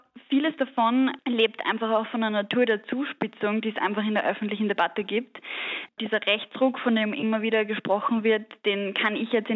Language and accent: German; Austria; bei uns in Österreich